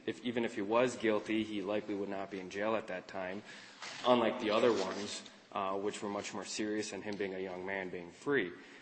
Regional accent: Ashland, United States; I'm from Ashland. We have a lot of people who drive around with weapons that time of year.

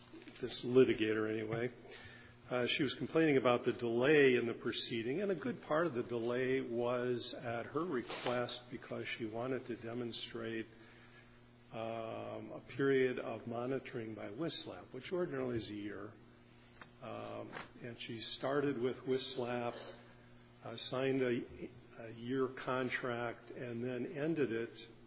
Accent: Rice Lake, Wisconsin, United States; I'm retained counsel for OLR, and I'm from Rice Lake.

